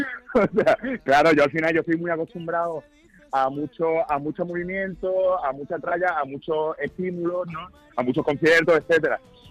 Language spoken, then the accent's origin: Spanish; Málaga, Andalusia, Spain; Bueno, porque soy de Málaga, ¿no? Entonces me sale una especie de híbrido, ¿no?